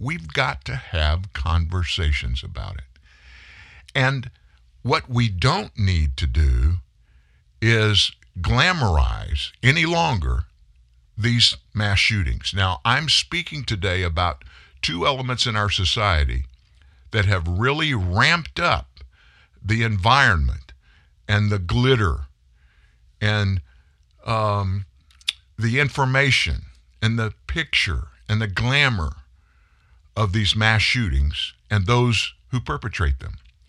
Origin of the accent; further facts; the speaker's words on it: Franklin, Louisiana, United States; I grew up in South Louisiana, hunted and fished, and we ate everything that I killed. And in my family, when we lived in Franklin, we needed meat to be brought